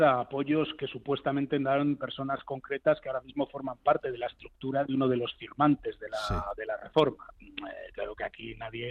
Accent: Basque Country, Spain; Yo vengo de Euskadi y sé de lo que hablo, ¿no?

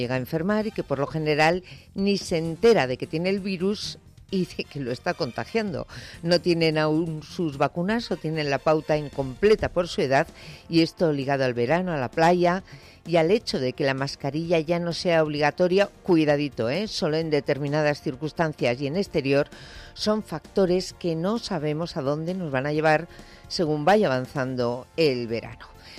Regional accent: Spain

